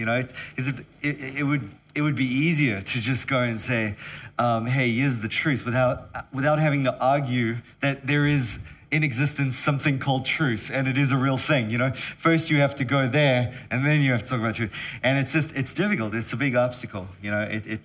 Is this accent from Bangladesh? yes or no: no; South Africa; I'm South African, you know, for one thing, in a different country, so it's never been a high priority for me to not be South African in another country.